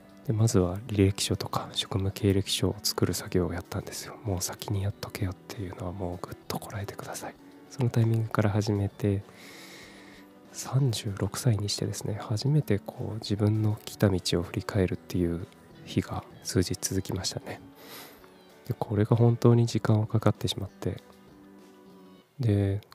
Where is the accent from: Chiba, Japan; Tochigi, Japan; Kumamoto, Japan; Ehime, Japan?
Kumamoto, Japan; also born or lived in Fukuoka / Tokyo; 18歳から福岡、30歳から東京で暮らし、退職を機に地元の熊本に帰ってきた36歳フリーランスの僕が